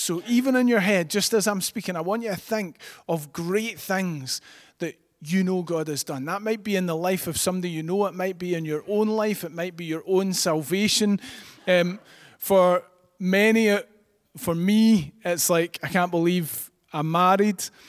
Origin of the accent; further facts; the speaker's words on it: United Kingdom; I was genuinely a little bit worried that because we're British, nobody would stand up.